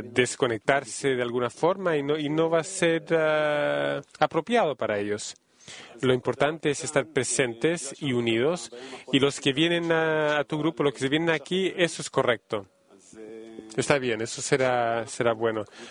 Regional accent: Haifa, Haifa District, Israel; also born or lived in United States; Entonces, nosotros sí, somos de Haifa.

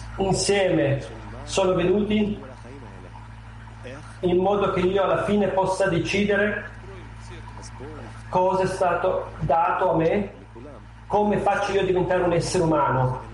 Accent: Berlin, Germany; Italian is a second language; Io sono da Berlino e penso che ogni grande obiettivo cominci con il primo passo.

